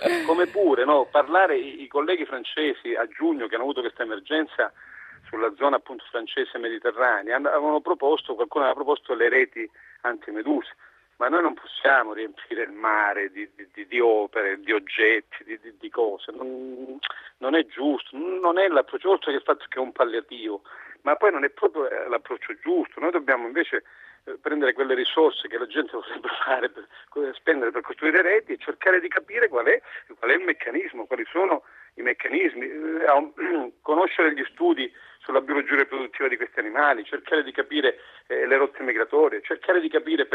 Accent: Calabria, Italy; io in questo momento sono in Calabria, perché sono calabrese

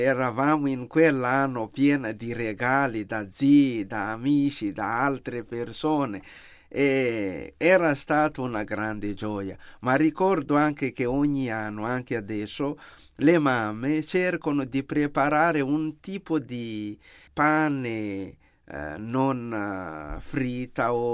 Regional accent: Madagascar; Italian is a second language; moved away; Il più bel Natale che ho vissuto, ricordo bene, era nel 78.

